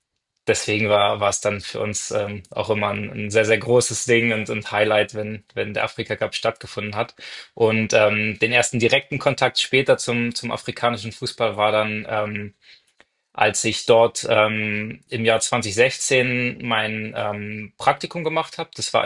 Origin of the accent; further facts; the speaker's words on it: Berlin, Germany; ich bin in Berlin aufgewachsen und habe dort als Schüler das französische Gymnasium besucht